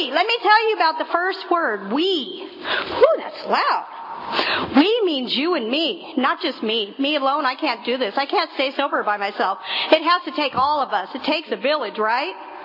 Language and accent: English; Hayward, California, United States; I don't know where you guys came from, but I came from Hayward, and when I was growing up, I was unliked, unloved, and unwanted.